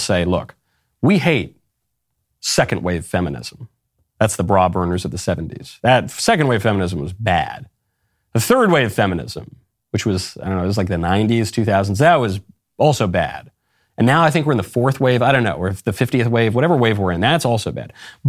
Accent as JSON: {"language": "English", "region": "New York", "country": "United States", "tie": "born or raised there", "said": "You know, I'm a New Yorker by upbringing, and so I care still a lot. It's very sad to see poor old Gotham descend into crime and mayhem."}